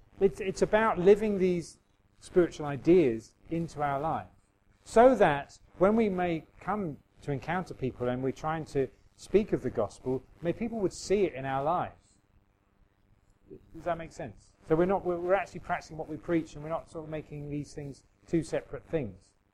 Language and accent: English; United Kingdom; And I wonder whether sometimes as British people in our prayer, we wait a bit too patiently in line.